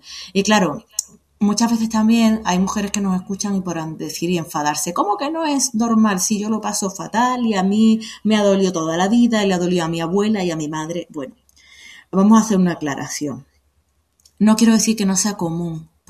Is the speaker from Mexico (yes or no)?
no; Seville, Andalusia, Spain; accent: Sevillian; now in Sierra de Gata, Spain; porque yo soy de Sevilla, ya notas mi acento, aunque soy serragatina.